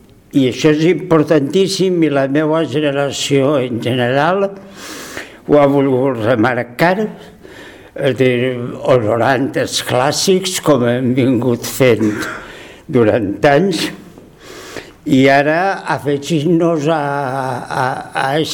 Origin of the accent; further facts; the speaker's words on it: Gandia, Valencian Community, Spain; jo vaig nàixer a Beniopa. Soc fill de Gandia perquè Beniopa és Gandia en aquest moment, i perquè també Gandia ha estat la meva ciutat.